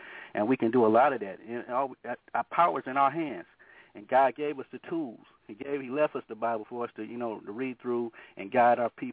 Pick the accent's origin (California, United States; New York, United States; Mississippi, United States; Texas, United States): California, United States; Oakland; when growing up, I grew up in Oakland. I've seen a lot of death. I've seen a lot of destruction. That was the birth of crack right there in Oakland.